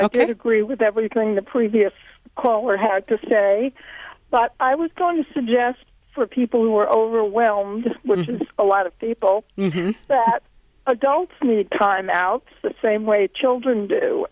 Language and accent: English; Minnesota, United States; now in California, United States; Well, first of all, I remember when I first arrived in California, I came from Minnesota, transcendental meditation was all the rage.